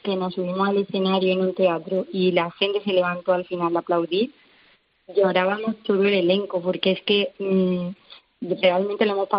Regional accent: Andalusia, Spain; disfrutar de Andalucía, que es un sitio que yo no me canso como andaluza de conocer rincones y de disfrutar de su gente.

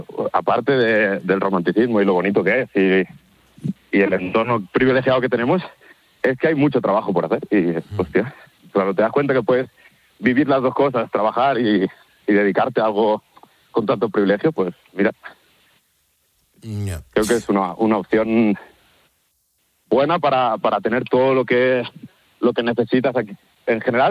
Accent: Catalonia, Spain; yo he tenido la suerte que me crié cerca de Collserola

